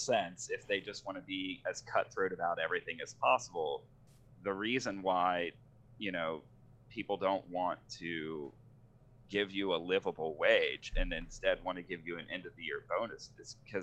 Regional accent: Florida, United States; now in Atlanta, United States; at least down in Florida where I grew up, I'm not really from Atlanta. Like, I moved here a few years ago

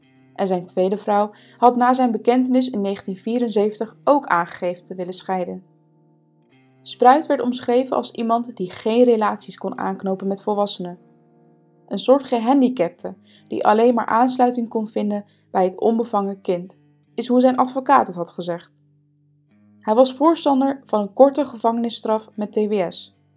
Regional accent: Amsterdam, North Holland, Netherlands; Ik ben zelf opgegroeid in Amsterdam-Noord, op 10 minuten loopafstand van het sportpark Elsenhagen.

